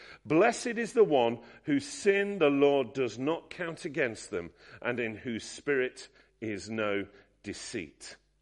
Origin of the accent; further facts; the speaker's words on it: England, United Kingdom; Yes, I'm a brash northern missionary to you southerners.